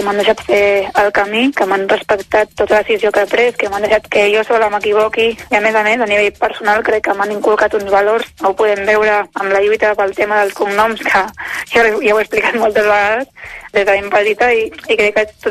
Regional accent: Catalonia, Spain; El català és la meva llengua, és amb la que millor m'expresso

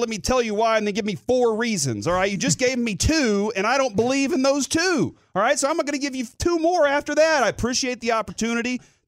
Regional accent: Dallas, Texas, United States; An excited hometown product of the DFW area. I grew up in East Dallas.

